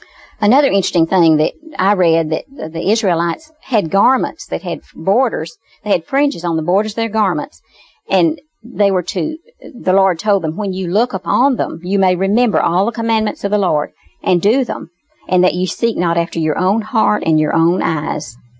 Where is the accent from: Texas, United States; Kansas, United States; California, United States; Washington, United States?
Texas, United States; Fort Worth; I grew up in Fort Worth and graduated from Poly High School. And this was in the late 50s.